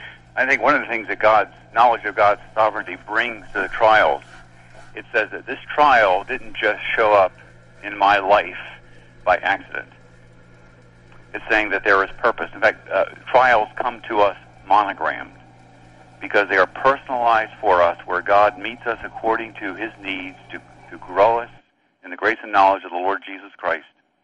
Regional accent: Rehoboth Beach, Delaware, United States; I grew up at in Rehoboth Beach, Delaware, and that's a summer resort, and right now it's a teeming with people, I imagine.

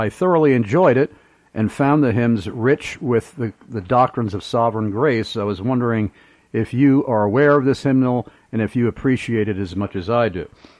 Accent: New York, United States; I am also originally from Suffolk County, Long Island, New York.

